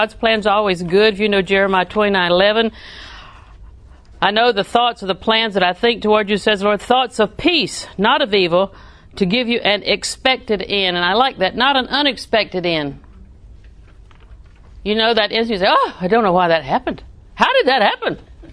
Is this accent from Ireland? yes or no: no; Auburndale, Florida, United States; also born or lived in Winter Haven / Lakeland; I'm a southerner with sand in the shoes. You know how that goes. I was raised in Winter Haven, Lakeland, Auburndale. And Auburndale is my home, so you can tell.